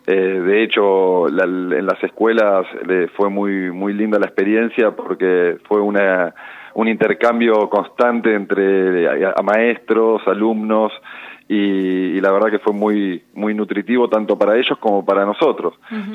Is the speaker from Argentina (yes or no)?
yes; Mar del Plata, Buenos Aires Province, Argentina; Yo soy oriundo nativo de Mar del Plata.